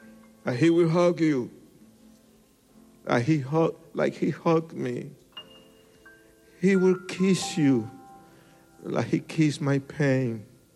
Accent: New York, United States; now in Colorado Springs, United States; and I'm a New Yorker, really, regardless if I live in Colorado Springs.

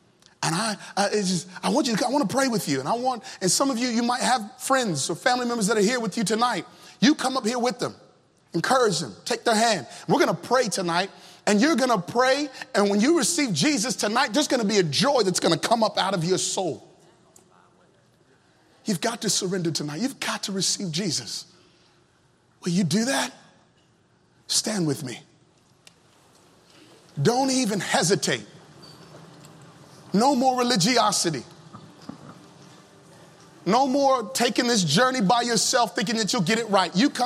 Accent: Virginia, United States; Down south, I'm from Virginia. Down south, we say, we done gone and blown it.

